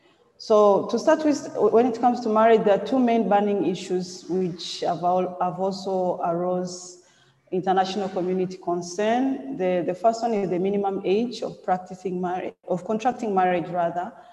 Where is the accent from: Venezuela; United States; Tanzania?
Tanzania; As I've been introduced, I'm from Tanzania.